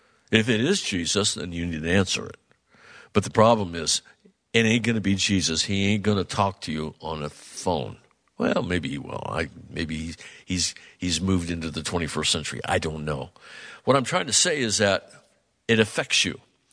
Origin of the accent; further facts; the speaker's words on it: United States; We're Americans. I'm not white. I'm not green. I'm not purple. I'm American, just like you.